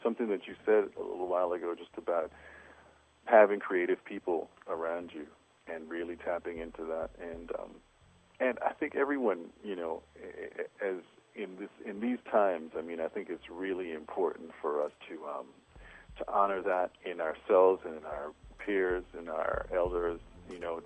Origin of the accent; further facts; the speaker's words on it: U.S. Virgin Islands; he was born in the Virgin Islands, which is my hometown.